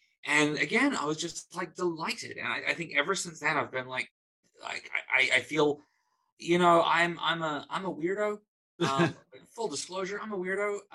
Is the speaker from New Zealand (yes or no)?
yes; New Zealand; I'm from New Zealand, so you start kindergarten when you're four.